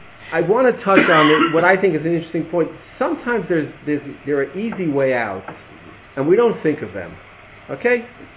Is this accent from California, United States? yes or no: yes; Long Beach, California, United States; I grew up in Long Beach.